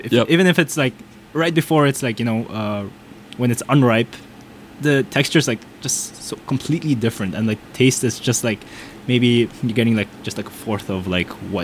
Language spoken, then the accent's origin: English; Bhutan; Yeah, I'm a senior at Tufts. I hail from Bhutan, the Kingdom of Bhutan.